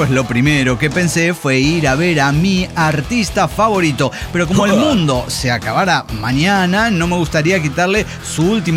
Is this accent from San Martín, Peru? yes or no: no; Juliaca, Puno, Peru; Soy de Perú, de Juliaca.